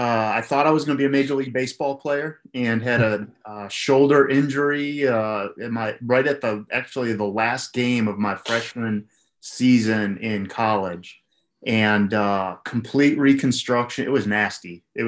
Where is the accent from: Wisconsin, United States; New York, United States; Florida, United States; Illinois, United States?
Wisconsin, United States; Milwaukee; now in Charlotte, United States; I grew up in Milwaukee. So I moved down to Charlotte, North Carolina about 3 years after I started